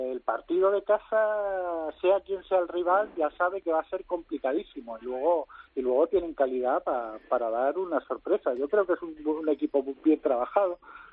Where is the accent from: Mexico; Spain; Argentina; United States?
Spain; Andalusia; yo como andaluz